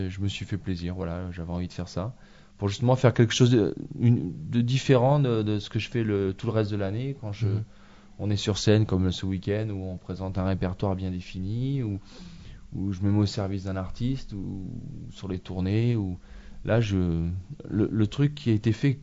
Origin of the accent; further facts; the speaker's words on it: Limoges, Nouvelle-Aquitaine, France; born there; Alors, je suis né à Limoges, où il y a une tradition un peu jazz.